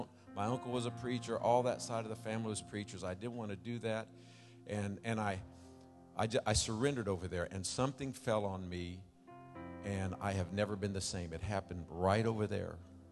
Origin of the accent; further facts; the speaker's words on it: Centralia, Illinois, United States; I was born and raised in Centralia. I spent that's a huge city down in southern Illinois. The first 18 years of my life